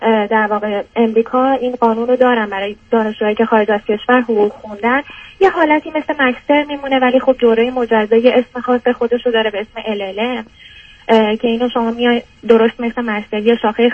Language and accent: Persian; Iran; moved away as an adult; now in United States; من 31 سالمه. در حال حاضر توی امریکا زندگی میکنم. 4 ماه هستش که از ایران اومدم.